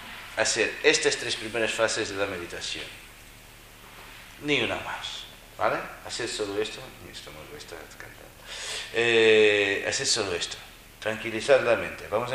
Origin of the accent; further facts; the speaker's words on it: Portugal; now in Spain; Si me gustaran, escucharía fado y seguiría viviendo en mi país. Yo no lo hago, ¿vale? Qué malo que puede ser de Portugal. Pero si ellos hablan mal de Portugal, yo lo defiendo, ¿eh?